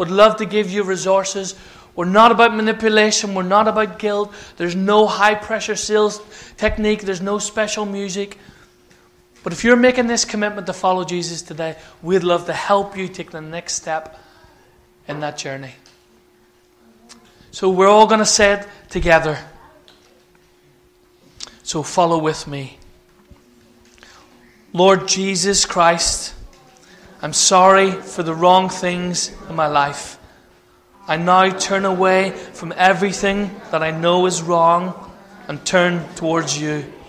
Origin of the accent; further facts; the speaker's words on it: Ireland; I'm Irish, so we have to keep it simple.